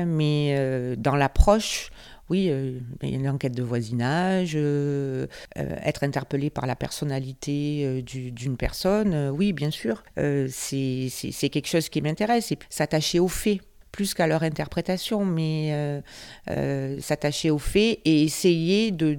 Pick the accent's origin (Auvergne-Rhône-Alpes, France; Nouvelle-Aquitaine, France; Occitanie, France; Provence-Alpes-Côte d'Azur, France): Provence-Alpes-Côte d'Azur, France; Marseille; Je suis née à Marseille, j'ai 52 ans, j'ai grandi dans les quartiers nord, à Saint-Antoine, avant de déménager dans la banlieue nord de Marseille.